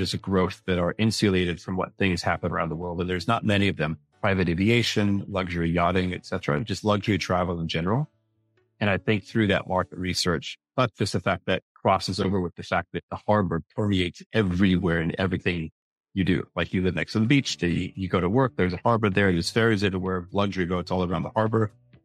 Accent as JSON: {"language": "English", "region": "Oregon", "country": "United States", "tie": "born or raised there", "moved": "as an adult", "said": "Yes, you can tell by the accent, originally from North America, born and bred in Oregon, lived there, went to university, came out here, been out here 20, 22 years thereabouts."}